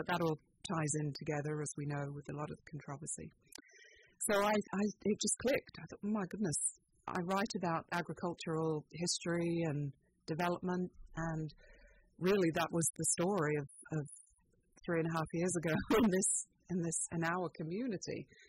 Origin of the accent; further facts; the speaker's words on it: East of England, United Kingdom; Well, I grew up in the Fens. I don't know if too many people are familiar with the Fenland area, but it's Cambridgeshire, Lincolnshire, Norfolk borders, and about 100 miles north of London